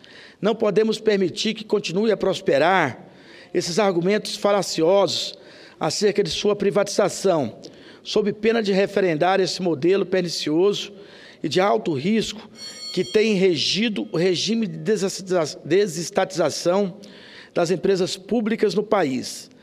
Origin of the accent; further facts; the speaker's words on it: Alexânia, Goiás, Brazil; porque eu sou nascido em Corumbá de Goiás, criado em Alexânia